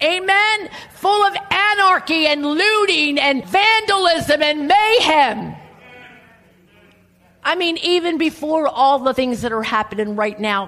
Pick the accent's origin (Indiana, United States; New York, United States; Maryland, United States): Maryland, United States; Baltimore; born there; No, I was born in Lutheran Hospital in Baltimore, Maryland, but this is not the land of my birth.